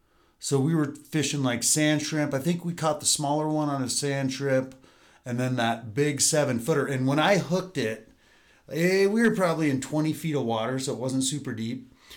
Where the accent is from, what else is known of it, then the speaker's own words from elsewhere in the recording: Bend, Oregon, United States; you know, I grew up in Bend, and I, you know, worked on the Deschutes, and I was down in the Dalles a lot